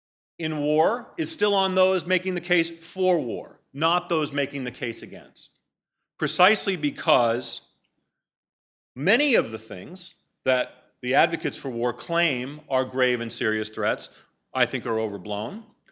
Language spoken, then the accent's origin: English; United States; enormous costs on us as American taxpayers.